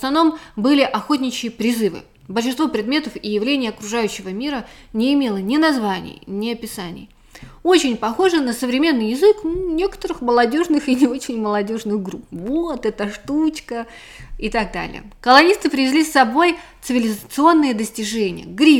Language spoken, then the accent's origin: Russian; Australia; я из Австралии.